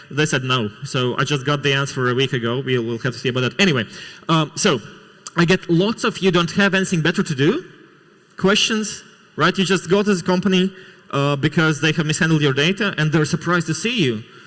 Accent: Latvia; English is a second language; Luckily for me, I come from Latvia

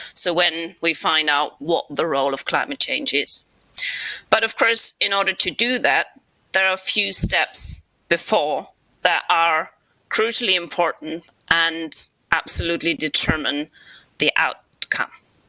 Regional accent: Kiel, Schleswig-Holstein, Germany; in my hometown of Kiel in Schleswig-Holstein

